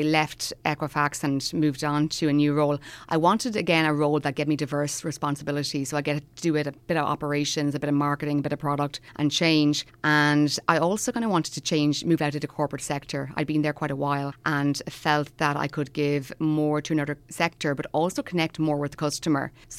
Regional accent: Rathangan, County Wexford, Ireland; I am from the Cleary-Stone Rathangan area, went to primary school in Rathangan, secondary school in Presentation in Wexford Town.

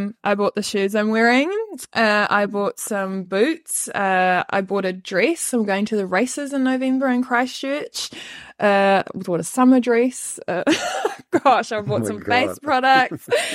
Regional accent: Western Cape, South Africa; Yeah, I usually just say Cape Town

